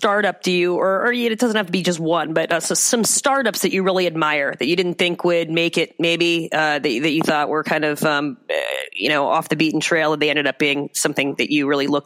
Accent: Nepal; Well, I'm from Nepal

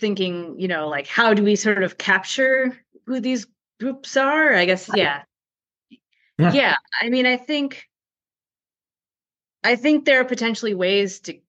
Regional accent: Minnesota, United States; You know, I'm from Minnesota, which had a huge problem in the Minneapolis Police Department

